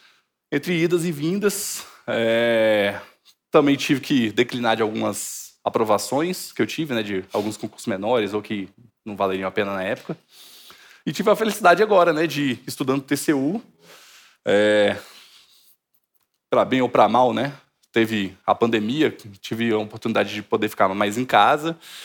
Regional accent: Brasília, Federal District, Brazil; Como bom candango, né?

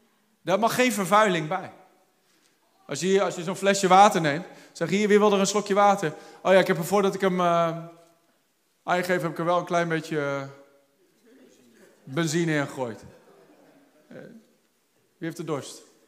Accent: Netherlands; We zijn soms als Hollanders, hè

